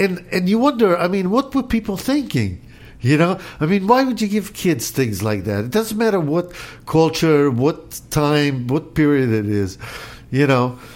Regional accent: Israel; now in United States; I came from Israel, so that culture until recently, they, you know, only in the past couple decades, maybe they've become aware of cigarette smoking like we have here.

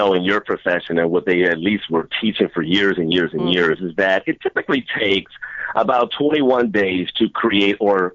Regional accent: Gary, Indiana, United States; born there; also born or lived in Chicagoland; I was born in Gary, Indiana, right outside of Chicago.

